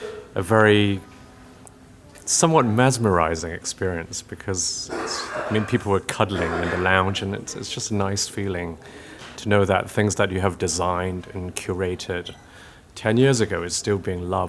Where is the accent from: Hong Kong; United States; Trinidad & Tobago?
Hong Kong; also born or lived in London; I was brought up in Hong Kong, and at the same time, a substantial amount of my upbringing is out in London, actually.